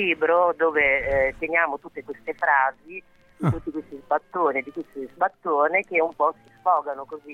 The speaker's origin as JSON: {"language": "Italian", "region": "Campania", "country": "Italy", "said": "Io sono della provincia di Salerno, quindi campana."}